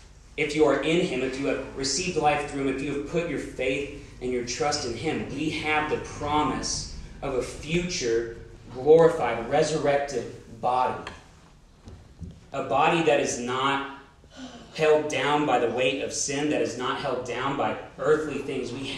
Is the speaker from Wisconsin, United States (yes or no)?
no; Tyler, Texas, United States; I'm originally from Texas, Tyler, Texas, and I grew up with four older brothers.